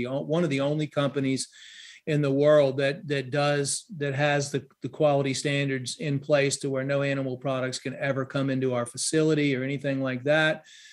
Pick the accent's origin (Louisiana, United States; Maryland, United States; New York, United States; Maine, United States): Louisiana, United States; I grew up in Louisiana, and you know, Louisiana is a hunting and fishing, you know, mecca over there.